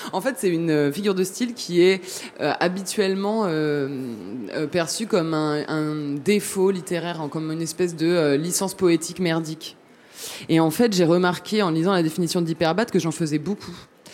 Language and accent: French; France; je viens des classes moyennes, de la France rurale